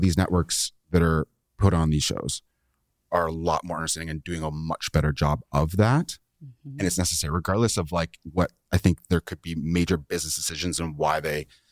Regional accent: Canada; I'm a Canadian kid.

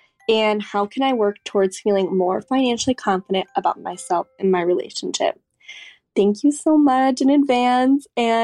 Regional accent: Chicago, Illinois, United States; I'm from Chicago.

